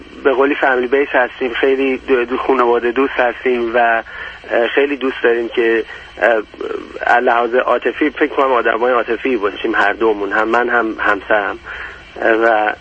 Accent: Iran; moved away as an adult; now in United States; من توی امریکا زندگی میکنم، شرق امریکا هستم و تقریبا 7 سال پیش از ایران اومدم. یه وکیل ایرانی هستم

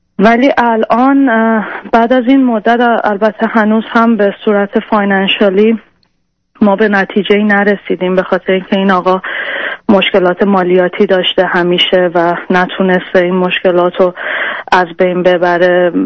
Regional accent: Iran; moved away as an adult; من حدود 14 سال پیش ازدواج کردم، از ایران اومدم بیرون.

